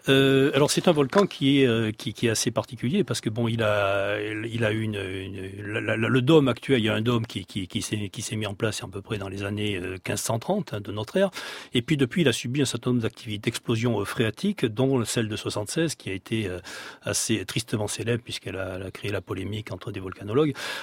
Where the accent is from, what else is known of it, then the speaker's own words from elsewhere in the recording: Auvergne-Rhône-Alpes, France; Moi, je suis originaire du Cantal, donc pas très loin.